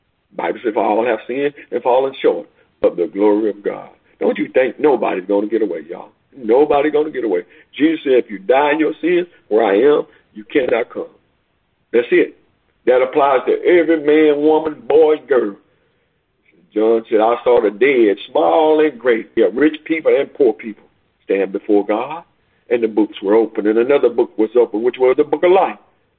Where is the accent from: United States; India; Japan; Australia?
United States; Texas; I grew up in the Macedonia Baptist Church in Hill Hill, Texas.